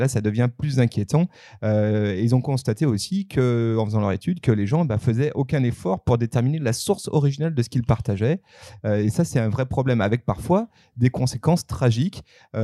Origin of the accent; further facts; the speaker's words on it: France; Évidemment, on la ressent nous aussi hein, dans, chez nous en France